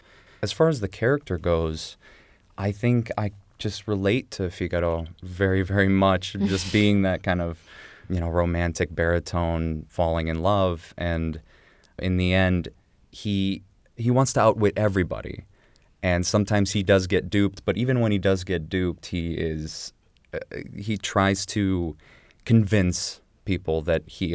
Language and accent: English; Arlington Heights, Illinois, United States; born there; I was born in the northwest suburbs of Chicago in Arlington Heights, but my family is from Bosnia Herzegovina in Serbia.